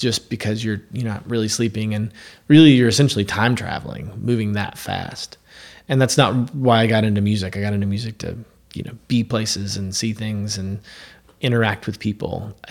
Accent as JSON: {"language": "English", "town": "Lexington", "region": "Kentucky", "country": "United States", "tie": "born or raised there", "said": "I wanted to do it from my hometown, Lexington, Kentucky, down to Bonnaroo Music Festival in Tennessee."}